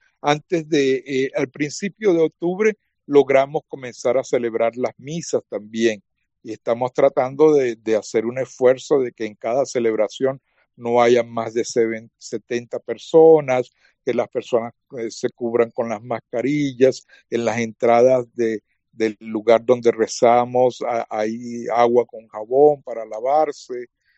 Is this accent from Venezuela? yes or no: yes; Caracas, Capital District, Venezuela; Soy también venezolano, sí. Yo soy de Caracas, Caracas. Mi familia viene de la frontera con Colombia, de una región llamada Táchira, pero yo nací en Caracas, mi familia emigró a Caracas, la capital.